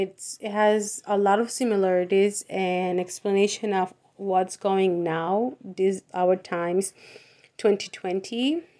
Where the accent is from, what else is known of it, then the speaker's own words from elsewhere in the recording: Hudson, United States; I'm 18 years old and I'm from Hudson.